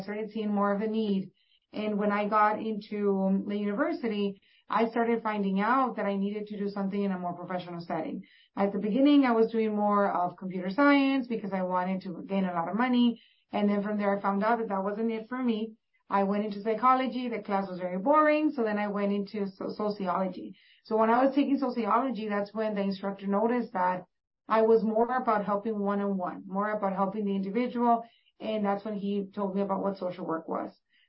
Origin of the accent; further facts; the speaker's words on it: Reynosa, Tamaulipas, Mexico; I was born in Reynosa, Tamaulipas, Mexico, which is a border town with McAllen, Texas. And when I was raised over there, I would come back and forth every weekend.